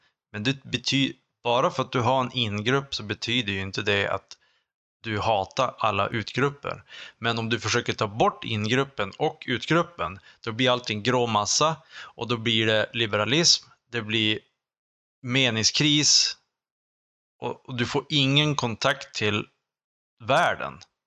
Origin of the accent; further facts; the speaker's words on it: Skellefteå, Västerbotten County, Sweden; min identitet är också Skelleftebo. Så att jag är inte en Umebo.